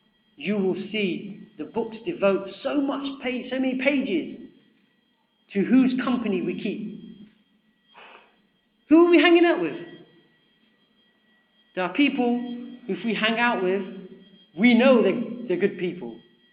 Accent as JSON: {"language": "English", "town": "Camden", "region": "London", "country": "United Kingdom", "said": "I'm from Camden."}